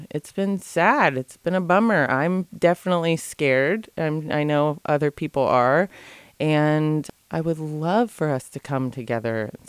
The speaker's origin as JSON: {"language": "English", "town": "Whale Gulch", "region": "California", "country": "United States", "tie": "born or raised there", "said": "I was born and raised in Whale Gulch"}